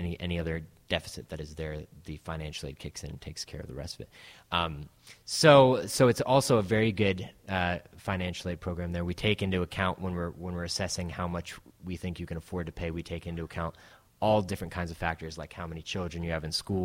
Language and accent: English; Northeast, United States; I grew up in the Northeast U.S., so it was farther for me, and I made it out there.